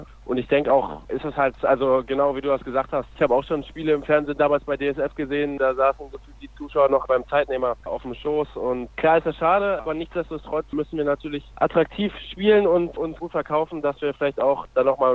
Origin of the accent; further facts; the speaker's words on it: Waltershausen, North Rhine-Westphalia, Germany; Ja, das ist richtig. Ich komme aus Waltershausen. Das ist ja auch in Ostwestfalen bei Lemgo und Herford in der Nähe.